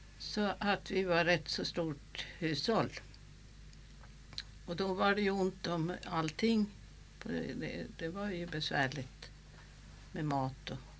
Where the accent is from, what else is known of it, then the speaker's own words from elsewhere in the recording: Östra Hals, Uppsala County, Sweden; Ja, jag är född i Östra Hals den 19 mars 1912. Och jag har varit borta ett år i Stockholm. Annars så har jag ju varit i byarna Hals och Västerensta i hela mitt liv.